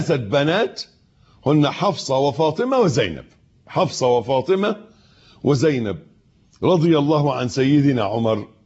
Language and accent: Arabic; Egypt; اللي إحنا بنقول عليه أبيض في عرفنا في مصري كمصريين